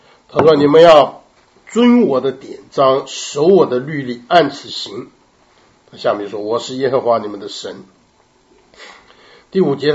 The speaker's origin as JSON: {"language": "Chinese", "country": "China", "lives_now": "United States", "said": "我们中国人呢，从前我们小的时候还有什么公民课啊，还教导我们一点做人。"}